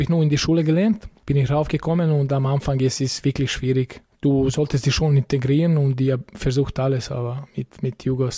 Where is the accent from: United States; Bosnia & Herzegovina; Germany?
Bosnia & Herzegovina; Srebrenica, Republika Srpska; German is a second language; In kleiner Stadt Srebrenica.